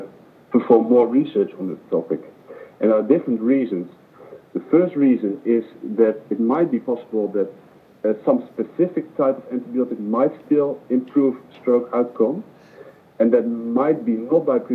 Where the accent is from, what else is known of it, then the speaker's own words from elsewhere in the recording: Netherlands; I'm from the Netherlands